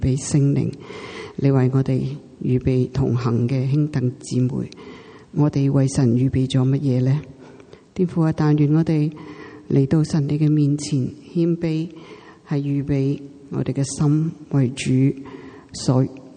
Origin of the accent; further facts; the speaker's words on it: Hong Kong; now in Vancouver, Canada; 我哋由香港嚟到温哥华